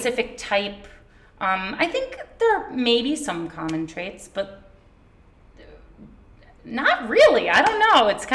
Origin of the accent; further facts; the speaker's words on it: Allentown, Pennsylvania, United States; also born or lived in New York; I grew up in Allentown, lived in New York for 12 years, moved back here, and here we are.